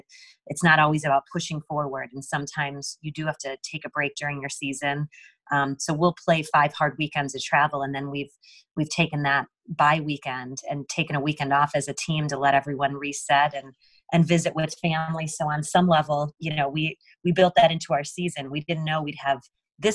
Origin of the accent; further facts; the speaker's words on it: Midwest, United States; being a Midwesterner for me, having grown up and played in this area.